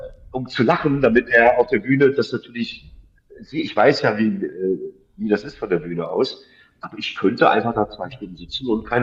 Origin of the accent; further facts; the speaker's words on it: Idar-Oberstein, Rhineland-Palatinate, Germany; now in Cologne, Germany; ich komme ja aus Rheinland-Pfalz, der Oberstein.